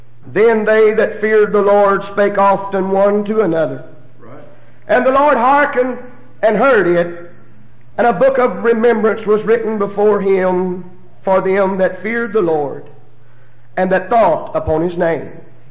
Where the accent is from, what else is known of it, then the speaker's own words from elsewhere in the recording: Mississippi, United States; I was raised on the Mississippi Gulf Coast. Oftentimes we would go down to the bayou.